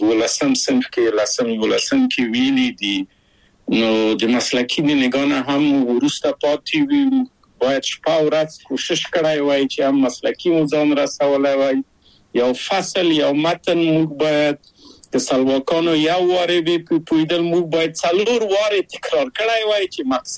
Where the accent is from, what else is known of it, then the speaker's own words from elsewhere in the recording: Kabul, Afghanistan; moved away as an adult; now in Czechia; او زه له کابل په یو دولتي بورس چکسلواکیا ته راغلم